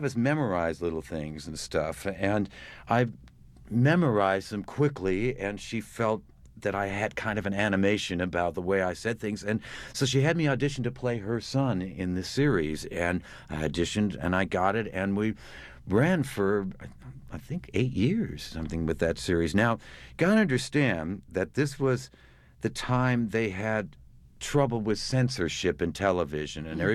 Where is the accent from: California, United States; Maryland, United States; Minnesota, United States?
California, United States; Beverly Hills; At that time, I grew up in Beverly Hills, California, and I remember at the time, we always sounded like we were being very grand when we said that, so we never told anybody that we were from Beverly Hills.